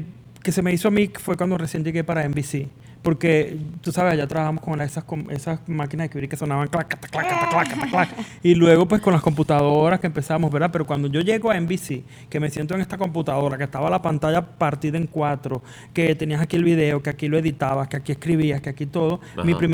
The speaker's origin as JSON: {"language": "Spanish", "country": "Venezuela", "moved": "as an adult", "said": "cuando yo llegué de Venezuela, como todo el mundo que llega inmigrante a este país"}